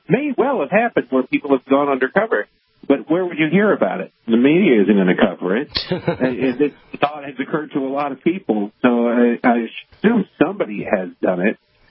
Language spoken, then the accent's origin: English; Michigan, United States; I grew up in just outside of Detroit in a different city, but when I was in college, I rented an apartment in Dearborn.